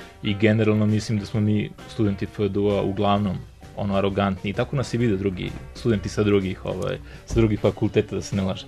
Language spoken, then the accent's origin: Serbian; Čačak, Šumadija and Western Serbia, Serbia; ja dolazim iz Čačka